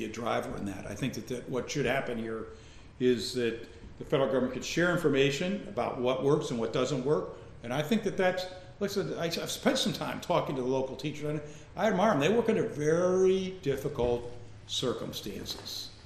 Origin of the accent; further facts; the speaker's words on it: Yonkers, New York, United States; I grew up in New York, and I grew up in Yonkers, outside of Yonkers.